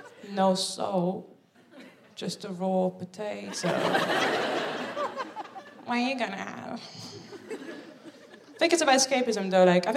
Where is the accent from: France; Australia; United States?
France; Paris, Île-de-France; also born or lived in Birmingham, United Kingdom; I'm from Paris. It's good, isn't it? Now, I did live in Birmingham for 7 years willingly.